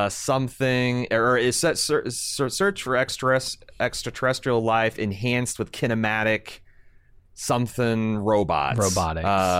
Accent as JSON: {"language": "English", "region": "Midwest", "country": "United States", "said": "I'm from the Midwest."}